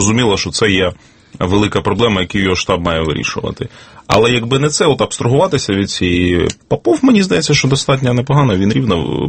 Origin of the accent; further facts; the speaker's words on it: Kyiv, Ukraine; Я скажу, як киянин